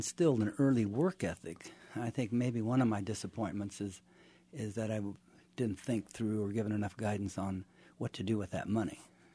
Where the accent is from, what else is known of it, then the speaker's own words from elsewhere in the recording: Sugar Creek, Missouri, United States; But I grew up in Sugar Creek, which is a little bit below Kansas City on the Missouri River.